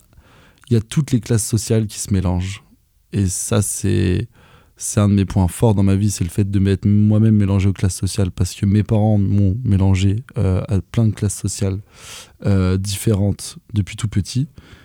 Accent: Gestel, Brittany, France; also born or lived in Lorient; Voilà, moi, je suis né à Lorient, mais un an plus tard, après ma naissance, j'ai déménagé à Gestel, qui est à 12 minutes du centre-ville de Lorient. C'est juste à la sortie.

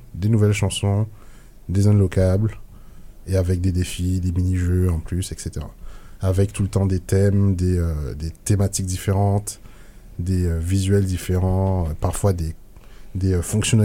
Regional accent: Guadeloupe, France; Je viens de Guadeloupe et la musique traditionnelle était ancrée dans la famille.

